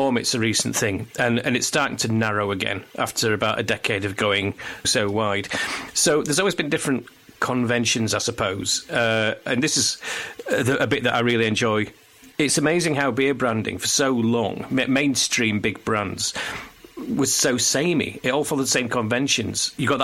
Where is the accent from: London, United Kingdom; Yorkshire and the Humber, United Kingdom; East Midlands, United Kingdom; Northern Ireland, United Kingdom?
Yorkshire and the Humber, United Kingdom; Barnsley; I grew up in Barnsley and I went to great pains as a young person to not be like a person from Barnsley. And then I kind of went back to it later on in my life.